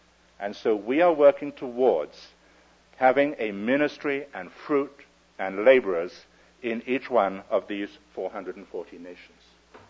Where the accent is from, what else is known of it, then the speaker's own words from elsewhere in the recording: England, United Kingdom; I'm English, my country is England, and I speak English.